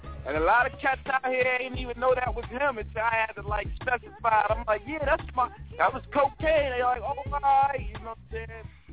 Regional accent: Newark, New Jersey, United States; Oh, man, it's just the hoods, you know, back, I say, like, 9-5, it was, like, you know, one of the best years in Newark.

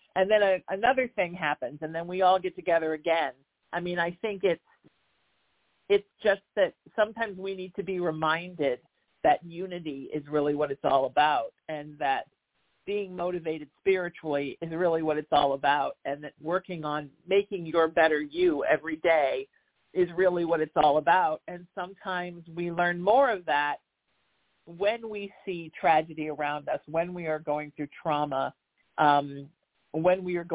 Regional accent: Huntington Beach, California, United States; I grew up in Surf City in Huntington Beach, California, and I live there again now this summer.

